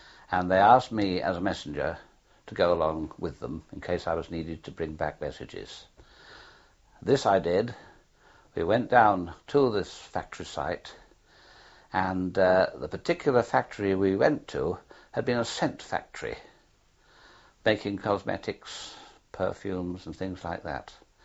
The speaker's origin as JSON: {"language": "English", "town": "Carshalton", "region": "London", "country": "United Kingdom", "tie": "born or raised there", "also_born_or_lived": "Birkenhead", "said": "around the time of the 1929 Depression, my father got a job with the Ministry of Health in London, and we moved from Birkenhead down to Carshalton in Surrey. Carshalton was then a small village."}